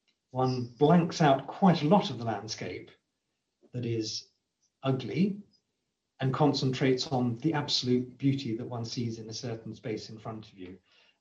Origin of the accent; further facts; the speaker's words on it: England, United Kingdom; And again, as an English person, willow is associated with England a lot.